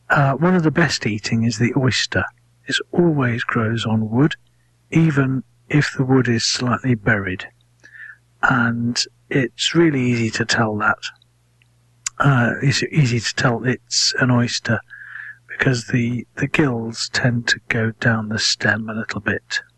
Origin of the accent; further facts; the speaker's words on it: United Kingdom; But I don't understand what fall is, because I'm British.